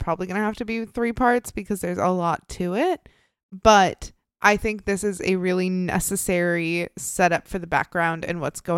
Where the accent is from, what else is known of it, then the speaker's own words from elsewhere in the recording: Ireland; But I'm Irish, so are we really?